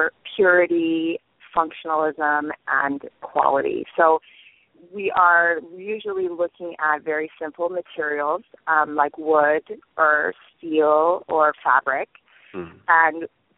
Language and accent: English; East Coast, United States; Well, so I am not a Southern California native. I'm from the East Coast.